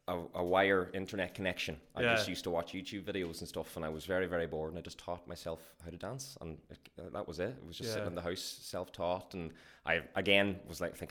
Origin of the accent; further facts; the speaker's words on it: Ulster, Ireland; I'm from Donegal